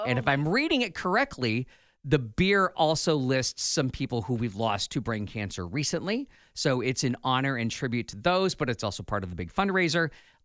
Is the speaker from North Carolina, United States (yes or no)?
no; Iowa, United States; Hi, I'm from Iowa.